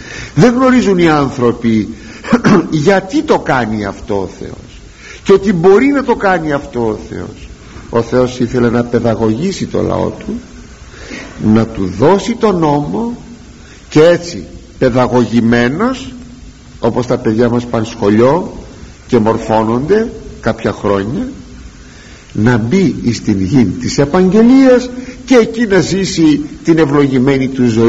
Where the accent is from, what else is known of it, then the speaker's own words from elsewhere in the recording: Greece; Ναι, ναι, και επειδή εμείς ως Έλληνες, περιορίζω το θέμα, δεν μιλώ για όλη την Ορθοδοξία σε όλη τη γη, εμείς οι Έλληνες που ταυτίζομαι το χώρο μας των γεωγραφικών με την πίστη μας